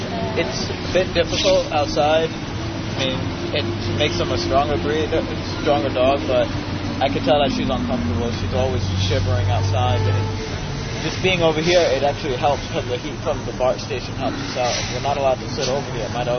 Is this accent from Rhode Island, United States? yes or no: yes; Rhode Island, United States; now in California, United States; I'm from Rhode Island. I've been on the streets about almost 7 years.